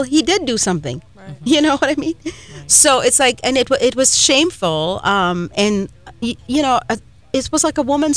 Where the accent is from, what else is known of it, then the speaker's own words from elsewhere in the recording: Trinidad & Tobago; moved away; back home where I was born and raised in Trinidad, we tried our best to get to know our neighbors and our friends.